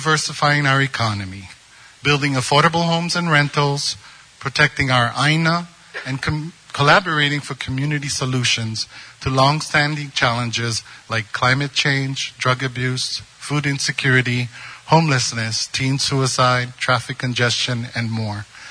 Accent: Kauai, Hawaii, United States; I was born and raised on Kauai, from Kipukai Ranch to Waimea Dairy to Hanamalo low-income housing to Old Puhi Plantation Camp.

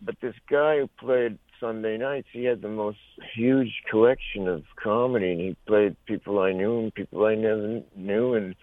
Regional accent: Massachusetts, United States; Let me say that I'm from Massachusetts, and I was a Boston Bruins fan during the Bobby Orr days

